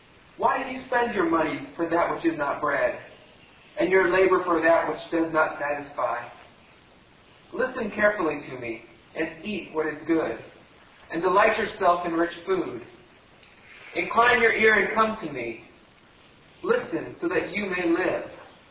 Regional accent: Ohio, United States; Now, as I was growing up in Ohio on the farm, I had a lot of opportunities to watch the corn grow.

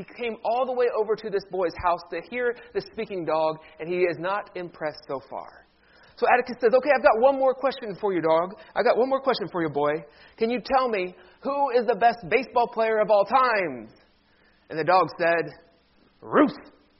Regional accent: Cleveland, Ohio, United States; my hometown favorite baseball team, the Cleveland Indians, were in the World Series.

